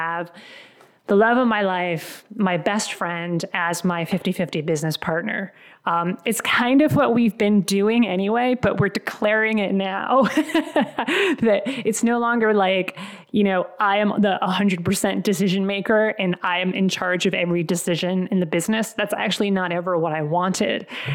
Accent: New England, United States; I was born and raised in New England, lived here for most of my life, brief stint in the Philadelphia area.

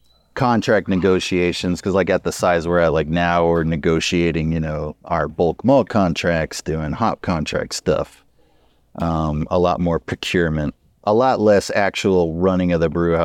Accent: Lafayette, Louisiana, United States; And then I'm from Lafayette, Louisiana, and I moved back here, and it was like 2009, 2010

